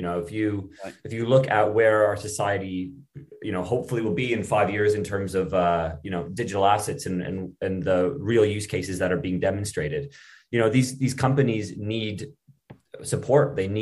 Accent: Canada; moved away as an adult; now in London, United Kingdom; I'm originally from Canada, but I've moved over to London, the UK 6 years ago

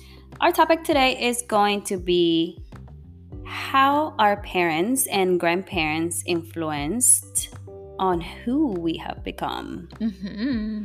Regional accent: Nicaragua; I am from Nicaragua. Mm-hmm. And I was born and raised in Nicaragua, of course. And my parents are from Nicaragua. They still live there. My mom still lives there.

